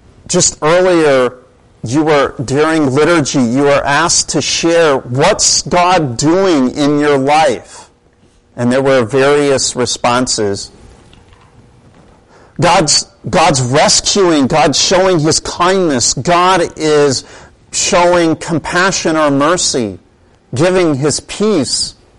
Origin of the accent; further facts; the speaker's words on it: Kansas City, Missouri, United States; It may have been that I was from Kansas City, which, you know, is the cow town of the West.